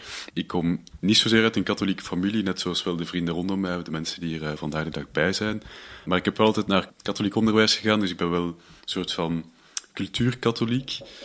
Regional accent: Herent, Flanders, Belgium; Ik studeer rechten aan de universiteit in Leuven en ik ben afkomstig van Herent.

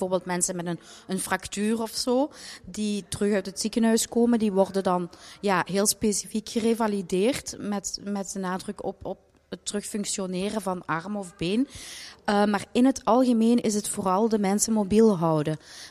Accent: Genk, Flanders, Belgium; now in Baal, Belgium; ik ben oorspronkelijk, maar dat zult je ook wel horen, van Limburg afkomstig. Dus ik ben van Genk. Maar ik woon hier in Baal, dus ook kortbij.

